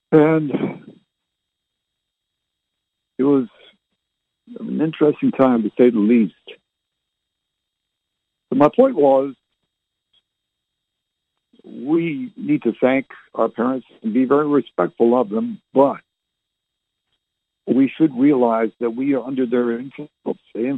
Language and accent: English; Barrie, Ontario, Canada; also born or lived in Halifax / Fredericton / Oromocto / Ottawa; Born in Barrie, Ontario. I lived in Halifax, Nova Scotia, two places in New Brunswick, Fredericton and Oromocto, and the capital, Ottawa. For a total of 17 years altogether